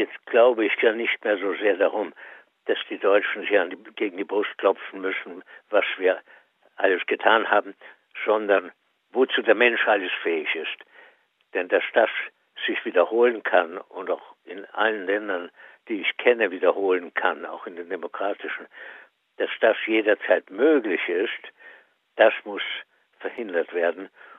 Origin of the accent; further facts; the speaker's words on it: Austria; einschließlich Österreichs, meiner Heimat